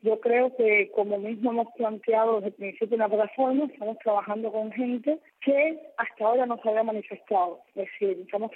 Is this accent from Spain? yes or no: no; Cuba; yo soy cubana, yo puedo venir a Cuba donde yo quiera, estoy con mis papeles arreglados, yo no tengo ninguna irregularidad migratoria.